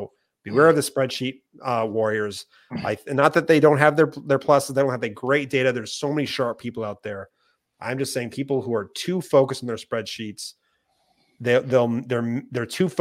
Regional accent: Maine, United States; now in Providence, United States; But I am from Maine, though. I am from Maine.

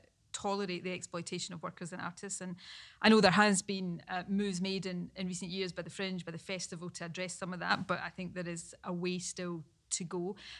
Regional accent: Scotland, United Kingdom; now in Glasgow, United Kingdom; I grew up in Ayrshire but went to Glasgow when I started university, so I've now lived in Glasgow longer than I lived in Ayrshire

